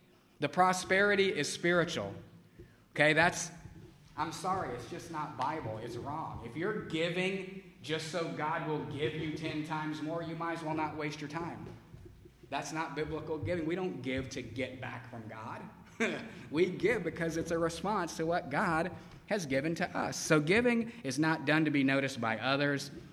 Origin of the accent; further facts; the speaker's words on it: United States; Now, I'm an American, and I'll be perfectly ready to admit I have no idea what real poverty is.